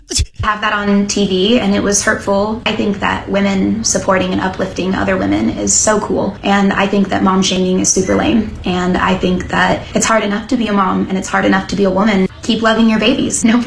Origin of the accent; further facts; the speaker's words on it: California, United States; I'm 25 and I'm from California.